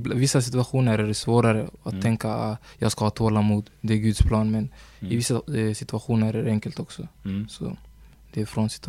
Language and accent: Swedish; Sundsvall, Västernorrland County, Sweden; Jag växte upp i Nacksta, Sundsvall.